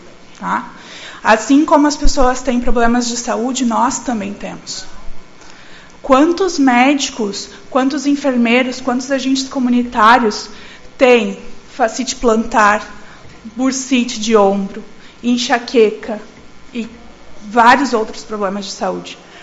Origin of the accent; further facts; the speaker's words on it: São Paulo, Brazil; eu sou da primeira turma de medicina, vim de São Paulo e fiquei aqui